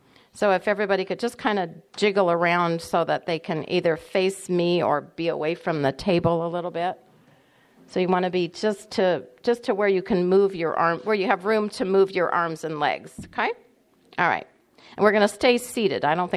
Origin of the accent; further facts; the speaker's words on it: Santa Rosa, California, United States; born there; I was born in Santa Rosa. I'm 64.